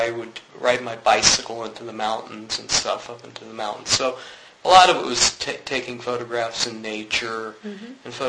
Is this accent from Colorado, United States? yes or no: yes; Colorado, United States; where I grew up in Colorado, they have the worst public high schools you could imagine